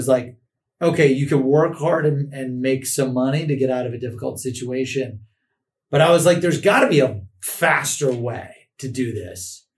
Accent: Cleveland, Ohio, United States; I'm from Cleveland, Ohio. The biggest newspaper in the city is called The Plain Dealer.

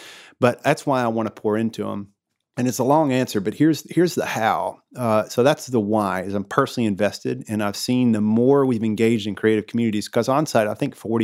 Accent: the South, United States; I grew up in a small town in the South, which I'm so proud of my hometown.

